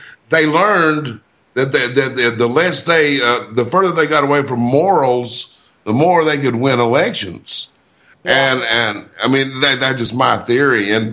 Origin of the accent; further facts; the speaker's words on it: Kentucky, United States; because I've been stereotyped all my life growing up in Eastern Kentucky. And then I was out in Los Angeles playing guitar